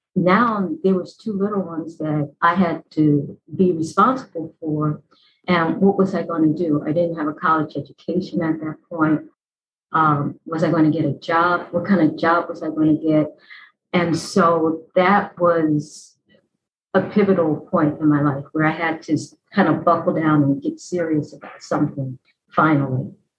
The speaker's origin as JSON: {"language": "English", "town": "Philadelphia", "region": "Pennsylvania", "country": "United States", "said": "there are other schools like I'm from Philadelphia and Temple University."}